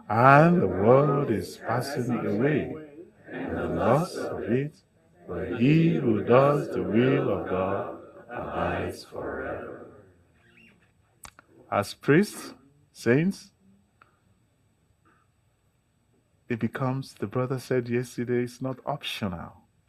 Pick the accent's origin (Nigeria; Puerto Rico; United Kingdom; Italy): Nigeria; now in Toronto, Canada; I came from Africa. I came from Nigeria, almost at the equator. It's very hot. Sometimes when it is minus 20 in Toronto, I see the sun, but it doesn't have any heat. That cannot happen in Nigeria.